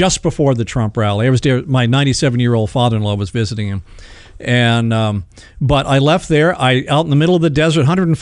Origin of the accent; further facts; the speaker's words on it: Illinois, United States; And he was from Chicago, and I'm from Illinois.